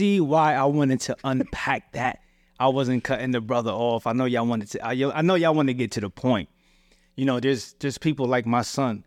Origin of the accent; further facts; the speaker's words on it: Paterson, New Jersey, United States; So where I come from, right? I'm from Paterson, New Jersey.